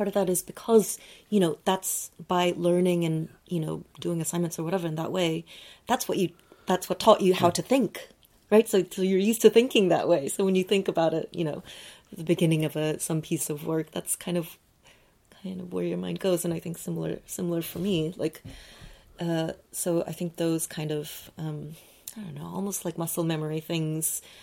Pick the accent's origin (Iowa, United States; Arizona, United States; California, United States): California, United States; Los Angeles; Here's a peculiar thing about growing up in Los Angeles.